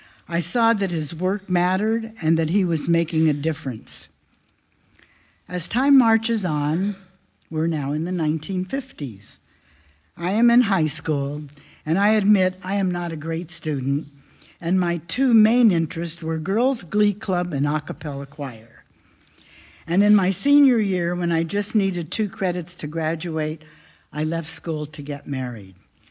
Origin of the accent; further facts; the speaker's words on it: East Los Angeles, California, United States; born there; I was born in East LA on the wrong side of the tracks. I knew it was the wrong side of the tracks, as we were the only Jewish family for blocks around. I come from a secular Jewish family.